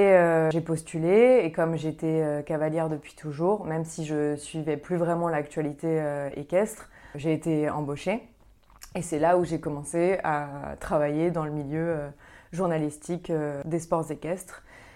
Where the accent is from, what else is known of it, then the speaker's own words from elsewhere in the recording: Paris, Île-de-France, France; En tant que parisienne, évidemment, c'était un rendez-vous auquel j'allais presque tous les ans.